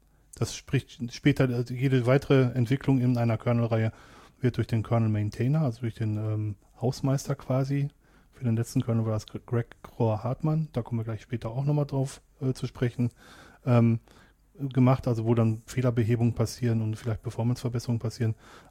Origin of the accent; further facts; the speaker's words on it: North Rhine-Westphalia, Germany; ich komme aus dem Ruhrgebiet